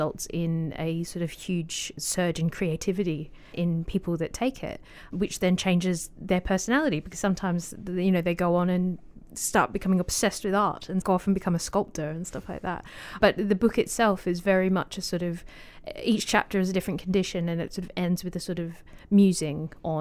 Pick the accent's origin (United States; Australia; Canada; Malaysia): Australia; because I'm Australian, this was a very big news story